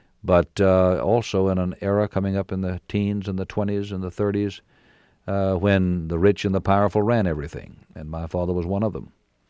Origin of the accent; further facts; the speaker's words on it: Lynchburg, Virginia, United States; Yes, I grew up in Lynchburg, Virginia, born there in 1933.